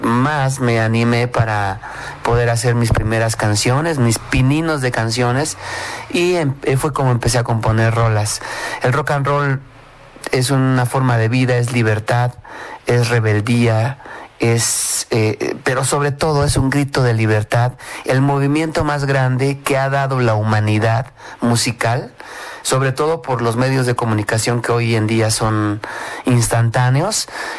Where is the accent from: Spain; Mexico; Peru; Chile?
Mexico; expresar nuestra realidad como mexicanos ante el mundo y ante la propia raza